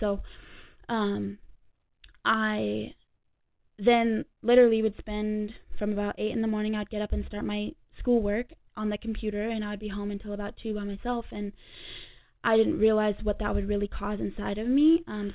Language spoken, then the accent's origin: English; Reno, Nevada, United States; born there; Yeah, from Reno, from Reno. So, I was born in Reno.